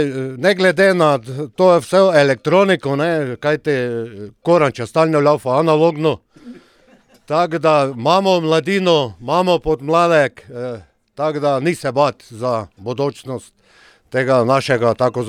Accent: Markovci, Drava, Slovenia; tudi vsi smo iz Markovc, rojeni Markovčani, tak da boljšega originala od tega ni.

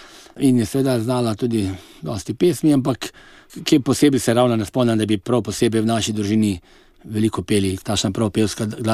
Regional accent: Bistrica ob Sotli, Savinja, Slovenia; moved away as an adult; also born or lived in Ljubljana; now in Bizeljsko, Slovenia; živim že od študijskih let v Ljubljani, sicer pa prihajam iz Kozjanskega, iz Bistrice ob Sotli, zdaj danes pa živim ob koncu tedna na Bizeljskem.

